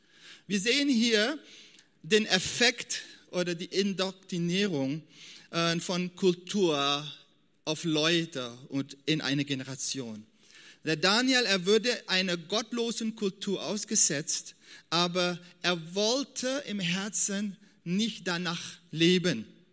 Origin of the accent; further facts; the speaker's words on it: Suriname; German is a second language; now in Germany; wir sind in Suriname aufgewachsen und wir haben bestimmte Werte haben wir mitbekommen